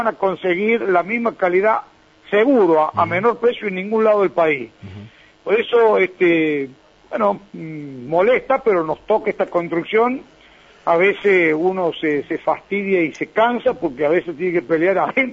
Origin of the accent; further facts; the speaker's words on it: San Luis, Argentina; soy un ciudadano de San Luis que merezco tener el mismo trato